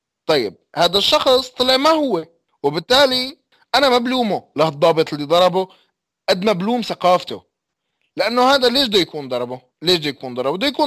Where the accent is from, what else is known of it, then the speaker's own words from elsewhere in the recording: Aleppo, Aleppo Governorate, Syria; لكن انا الاصل من حلب وهويتي حلب